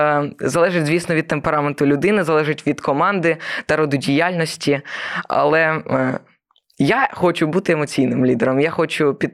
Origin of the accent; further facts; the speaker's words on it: Svesa, Sumy Oblast, Ukraine; Я зі Свиської територіальної громади, що знаходиться, ну, приблизно на півночі Сумщини. Це приблизно 5 кілометрів від кордону, 5-7.